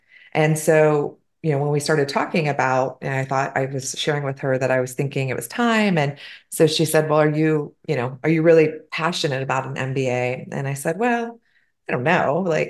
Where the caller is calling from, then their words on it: Phoenix, Arizona, United States; So I'm calling in from Phoenix, Arizona, and March is a lovely time to be in Phoenix.